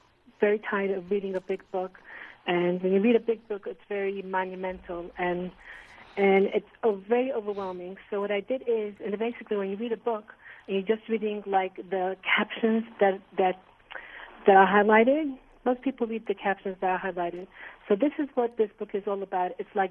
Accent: Brooklyn, New York, United States; Okay, so basically I was born and bred in Brooklyn, New York, Williamsburg. And I got married when I was 18 years old. And it's a little bit, I come from a Hasidic background.

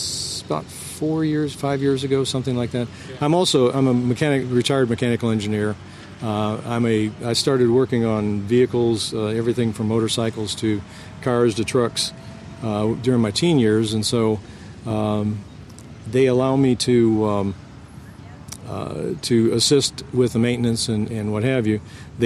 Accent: South Carolina, United States; It was a long trip for me. I'm from South Carolina

